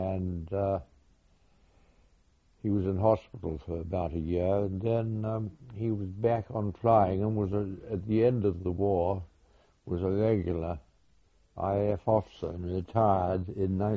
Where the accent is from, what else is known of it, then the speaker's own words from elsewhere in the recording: London, United Kingdom; born there; I was born in London in March 1915.